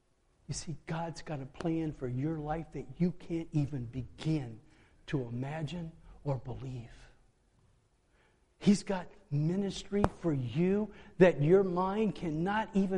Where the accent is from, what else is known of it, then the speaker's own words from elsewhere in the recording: Pittsfield, Illinois, United States; also born or lived in Hannibal; I said I was born in Hannibal, Missouri. I grew up in Pittsville, Illinois. It's a little town.